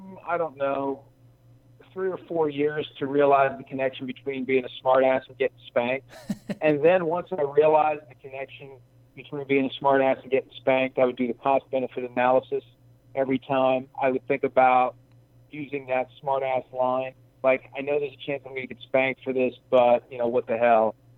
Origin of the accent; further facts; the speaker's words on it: Wheeling, West Virginia, United States; I grew up in an area that was staunch Pittsburgh Steelers fans